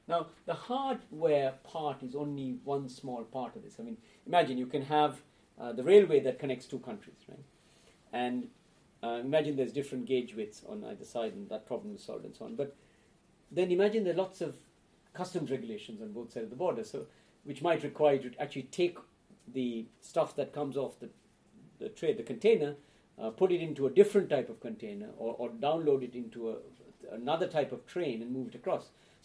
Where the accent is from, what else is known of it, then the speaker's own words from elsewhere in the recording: Sri Lanka; I'm not from India, by the way. I'm from Sri Lanka originally, but I've lived here for many years.